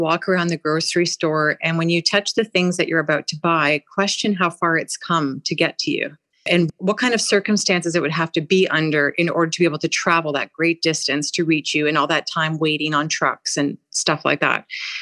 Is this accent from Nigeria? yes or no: no; Canada; Maybe I'm from Canada. I was born here and my family been here for generations, let's say.